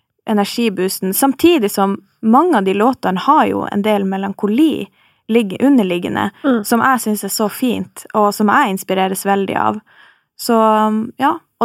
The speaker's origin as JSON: {"language": "Norwegian", "region": "Finnmark", "country": "Norway", "said": "Men nei, jeg er fra Finnmark."}